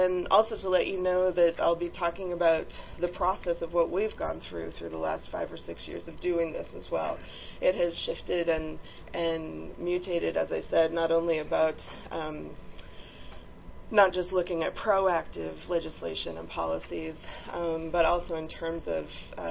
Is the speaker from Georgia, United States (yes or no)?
no; California, United States; my home state of California